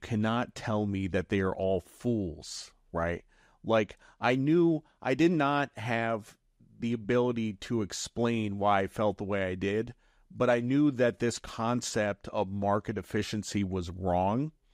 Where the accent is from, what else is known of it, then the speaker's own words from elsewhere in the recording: Norwich, Connecticut, United States; I grew up in Norwich, Connecticut, graduated from high school in 1992.